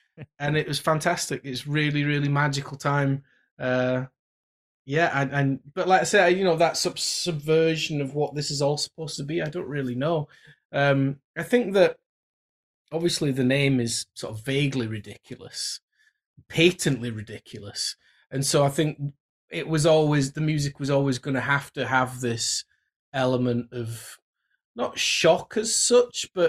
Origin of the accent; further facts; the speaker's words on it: Methley, Yorkshire and the Humber, United Kingdom; born there; I was born in Methley, which is near Castleford, Wakefield sort of area in West Yorkshire.